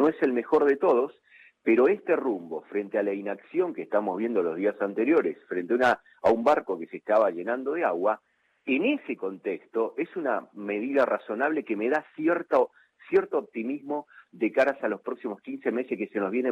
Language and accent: Spanish; Argentina; así como somos los argentinos